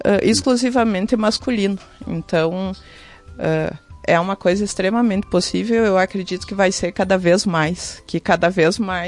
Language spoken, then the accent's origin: Portuguese; Posse da Boa Vista, Brazil; now in Mara, Brazil; Eu sou da Posse da Boa Vista.